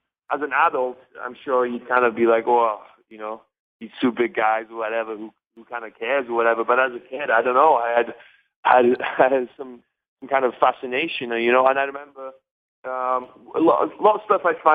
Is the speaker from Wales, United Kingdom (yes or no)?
yes; Wales, United Kingdom; in my area, because I'm from Wales and we speak Welsh, it was actually changed to a Welsh-speaking channel